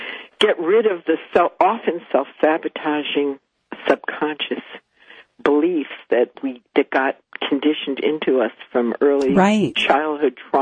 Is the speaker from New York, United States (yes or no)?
yes; Long Island, New York, United States; Because where I grew up on Long Island, New York, you could never try too hard.